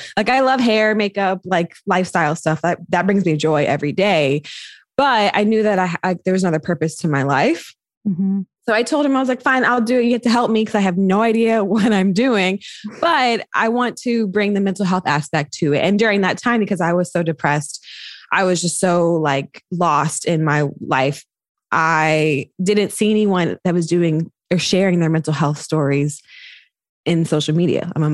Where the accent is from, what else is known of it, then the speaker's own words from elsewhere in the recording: North Carolina, United States; moved away as an adult; now in Bay Area, United States; So I impromptu moved to the Bay Area. I'm from North Carolina.